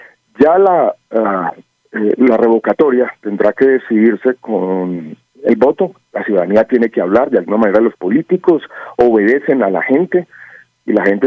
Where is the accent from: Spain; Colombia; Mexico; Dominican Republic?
Colombia; Medellín, Antioquia; yo crecí en Medellín, mi familia vive en Medellín, conozco bien la situación de Medellín. Viví en mi vida como estudiante universitario los años más duros de Medellín, en los años 80.